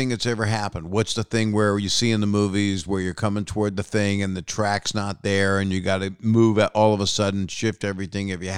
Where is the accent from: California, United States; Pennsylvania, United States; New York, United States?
Pennsylvania, United States; Philadelphia; I'm from Philly originally, so I've driven the state a bunch of times.